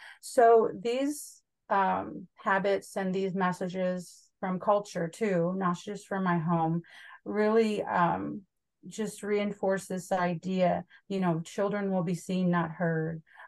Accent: Savanna, Illinois, United States; also born or lived in Utah; I was born and raised most of my life in Savannah, Illinois, a little river town just south of Galena.

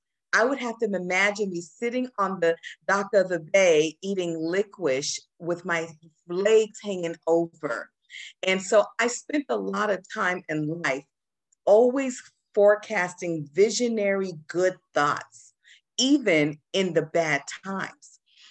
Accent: Seattle, Washington, United States; I grew up in Seattle with the rain and all of that.

